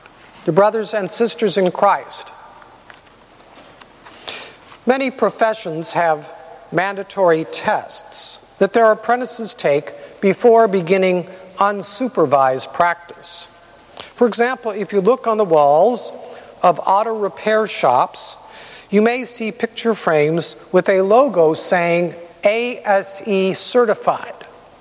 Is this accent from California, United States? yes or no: yes; California, United States; I grew up in California. I like the dryness.